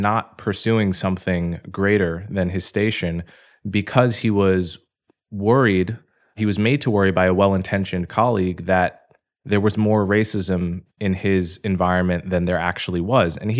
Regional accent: Montclair, New Jersey, United States; Whereas growing up in Montclair, New Jersey, the attitude was that race is only skin deep, race doesn't matter

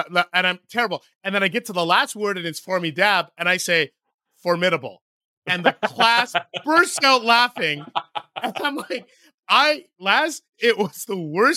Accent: Canada; born there; also born or lived in Michigan, United States; But I was born in Canada.

